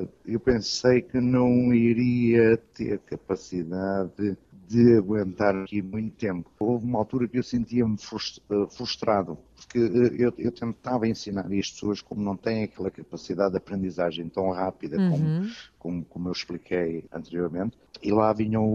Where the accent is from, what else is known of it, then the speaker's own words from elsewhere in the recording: Portugal; Eu é com orgulho que digo que sou português, porque sou português e com muito orgulho